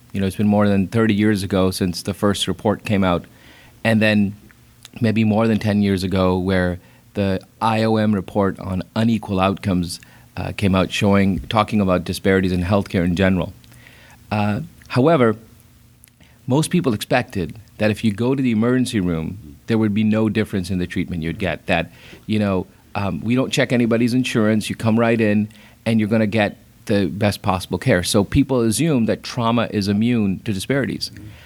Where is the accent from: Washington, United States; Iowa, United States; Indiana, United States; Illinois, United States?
Indiana, United States; also born or lived in Ohio / Pakistan; So I'm a Midwesterner. I was born in Ohio, grew up in Indiana, and then for a significant period of my life, I had the pleasure of living in Pakistan